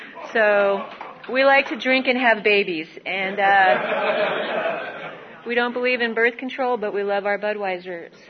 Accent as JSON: {"language": "English", "town": "Lancaster", "region": "California", "country": "United States", "tie": "born or raised there", "said": "I grew up in Lancaster, and that was my first resentment."}